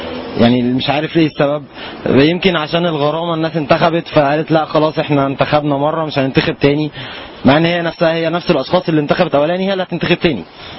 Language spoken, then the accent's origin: Arabic; Egypt